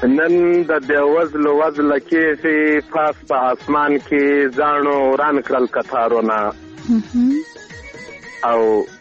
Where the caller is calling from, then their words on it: Arghandab, Kandahar, Afghanistan; کوم دا کندهار ولایت درغنداب ولسوالۍ څخه مې